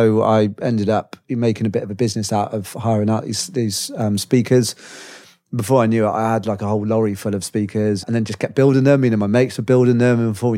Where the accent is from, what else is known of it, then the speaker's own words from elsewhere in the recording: Bath, South West England, United Kingdom; Just outside Bristol, actually, a place called Bath.